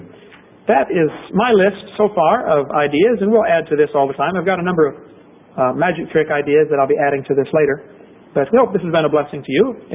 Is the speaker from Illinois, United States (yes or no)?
yes; Pekin, Illinois, United States; When I built a school in Pekin, Illinois, my hometown, I started the school there and developed the whole thing.